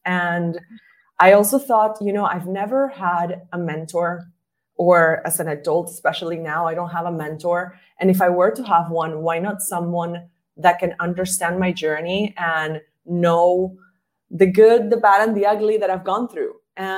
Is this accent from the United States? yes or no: no; Venezuela; English is a second language; moved away as an adult; now in Singapore; I am originally from Venezuela in South America. And I've been living in Singapore for 6 years.